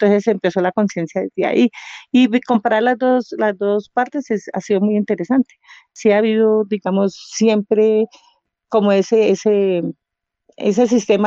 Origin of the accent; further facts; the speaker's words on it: Mochuelo, Bogotá, Colombia; born there; yo nací aquí en Mochuelo